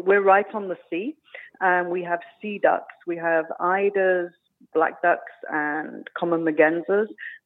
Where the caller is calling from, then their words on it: Newfoundland and Labrador, Canada; also born or lived in New York City, United States; Well, I'm calling from Newfoundland. We moved here about a year ago after 22 years in New York City.